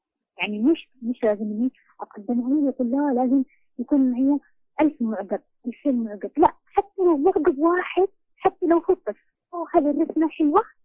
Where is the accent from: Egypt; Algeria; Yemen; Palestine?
Yemen; مثل عندنا في اليمن مصدر رزقهم قليل